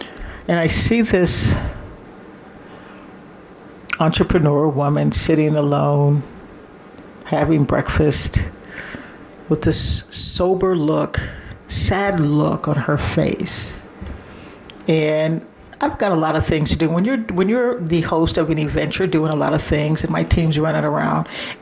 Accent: Midwest, United States; I'm originally from the Midwest.

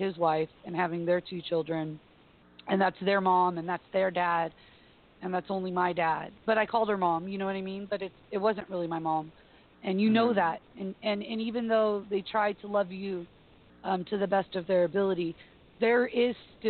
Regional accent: Hawaii, United States; I grew up in Hawaii, so I learned Japanese, I learned Hawaiian, we did sign language.

